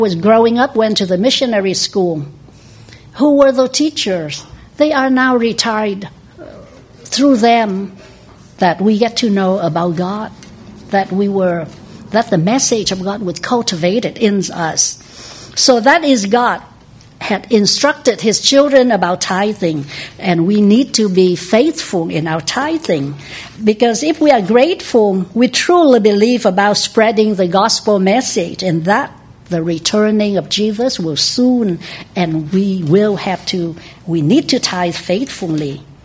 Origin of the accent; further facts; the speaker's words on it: Vietnam; You know, as for me, I came from Vietnam.